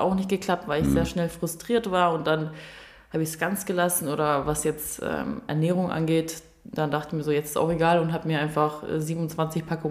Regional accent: Friedrichshafen, Baden-Württemberg, Germany; Ich komme ja aus Friedrichshafen und die Leute, die aus Friedrichshafen kommen, nennen sich und werden genannt Häfler.

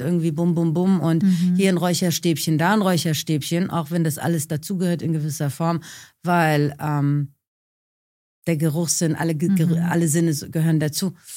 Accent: Iran; Ich komme aus dem Iran

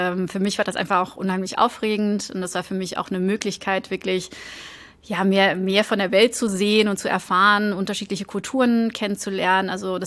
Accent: Flanders, Belgium; Ich komme nicht aus der Stadt ursprünglich, ich komme aus dem Dorf auch in der Nähe von Antwerpen und ich weiß das auch immer sehr zu schätzen, wenn ich dann jetzt meine Eltern besuchen gehe und die wohnen tatsächlich noch in dem Haus, wo ich aufgewachsen bin

